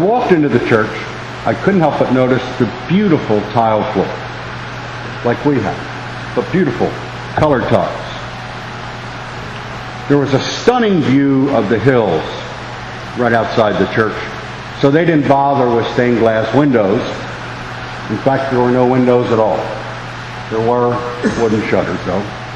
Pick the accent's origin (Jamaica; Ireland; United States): Ireland; I'm a storyteller, and I'm Irish. And there's an Irish expression that says the facts are incidental to a good story.